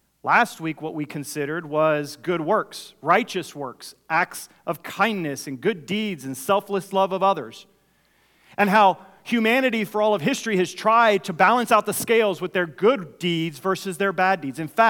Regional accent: Panama; I remember growing up in Panama as a missionary kid, and Panama is a very religious country.

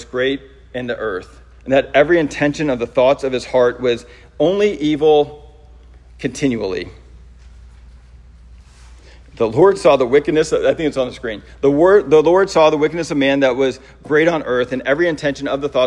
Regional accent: St. Louis, Missouri, United States; I'm from St. Louis. It's always, bam, right at the top of the list, right?

